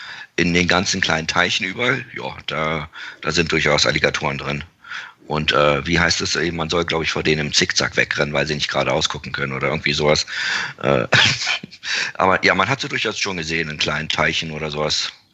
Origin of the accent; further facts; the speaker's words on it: Berlin, Germany; ich komme aus Berlin-Kladow, bin da mit meinen zwei Brüdern aufgewachsen